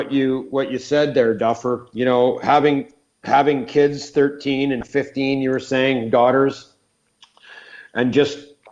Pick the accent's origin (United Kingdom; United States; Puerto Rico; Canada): Canada; North Bay, Ontario; I grew up in North Bay, Ontario, in Northern Ontario. I didn't see any black people in my hometown.